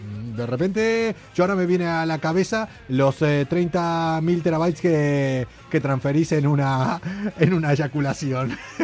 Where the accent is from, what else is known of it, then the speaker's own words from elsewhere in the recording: Madrid, Community of Madrid, Spain; yo soy madrileño de toda la vida